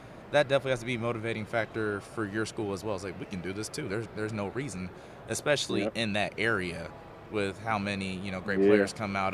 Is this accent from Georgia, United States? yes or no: yes; Georgia, United States; like I know we have a lot of guys from Texas, Florida. Of course, I'm from Georgia.